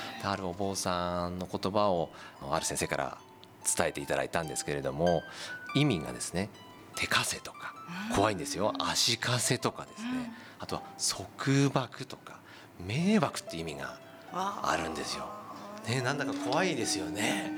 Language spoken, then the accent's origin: Japanese; Morioka, Iwate, Japan; ちょっと私も盛岡の出身でありながらちゃんと分かってませんけれども